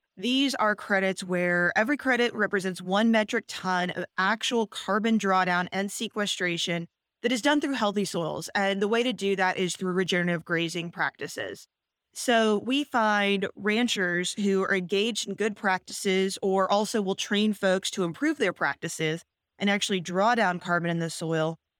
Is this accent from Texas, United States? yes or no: yes; Houston, Texas, United States; also born or lived in Virginia; So I'm born and raised in Houston. I knew that I really did want to come back to Texas. I'd been living in Virginia for 7 years.